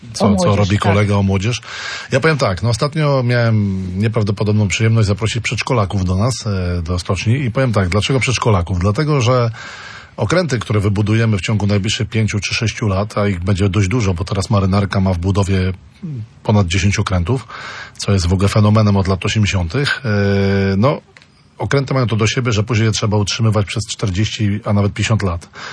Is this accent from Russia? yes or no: no; Gdynia, Pomeranian Voivodeship, Poland; miasto Gdynia, cudowne miasto Gdynia, moje rodzinne miasto